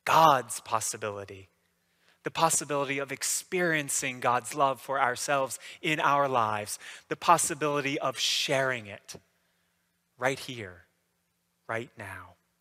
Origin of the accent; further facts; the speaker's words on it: the South, United States; being a Southerner myself